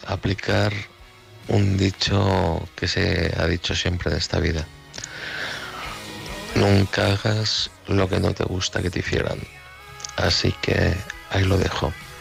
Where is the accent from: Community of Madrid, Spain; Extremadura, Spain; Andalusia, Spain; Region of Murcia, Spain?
Community of Madrid, Spain; Madrid; de Madrid.